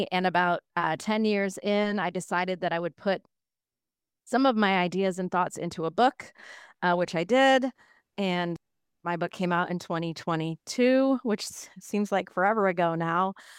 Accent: Baltimore, Maryland, United States; born there; I was born in Baltimore, Maryland, which is where you live

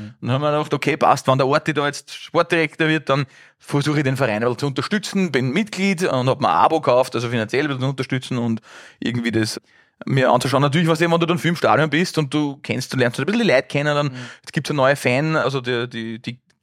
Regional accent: Upper Austria, Austria; als Oberösterreicher ist es ja doch so

